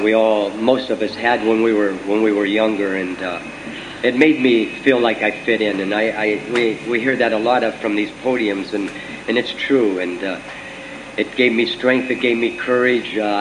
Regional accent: Erie, Pennsylvania, United States; I grew up in Erie, and on the west side

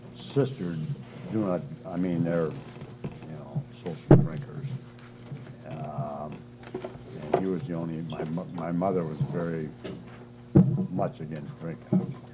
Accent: Erie, Pennsylvania, United States; I was born in Erie, and I lived in Erie most of my life, right in the center of town, pretty near. I went to Marshall School, then I went to East High

